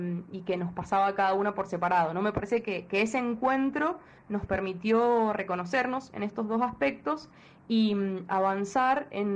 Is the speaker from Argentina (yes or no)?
yes; Mendoza, Argentina; de Mendoza